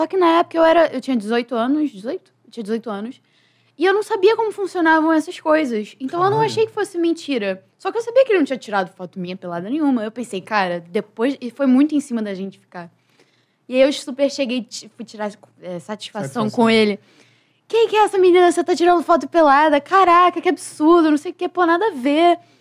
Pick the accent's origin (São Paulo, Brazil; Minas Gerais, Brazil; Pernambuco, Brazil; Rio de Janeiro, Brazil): Rio de Janeiro, Brazil; Da Ilha do Governador.